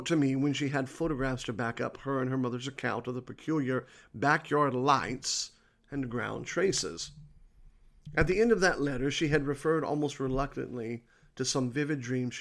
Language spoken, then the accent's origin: English; Wheeling, West Virginia, United States; born there; I was born myself in Wheeling, West Virginia, so I know it well.